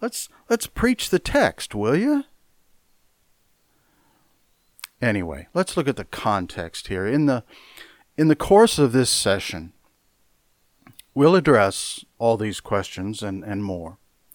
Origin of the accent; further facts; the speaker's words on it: Marshalltown, Iowa, United States; When I was a little boy growing up in Marshalltown, Iowa, the official name of our church was Baptist Temple, with that name emblazoned over its entrance.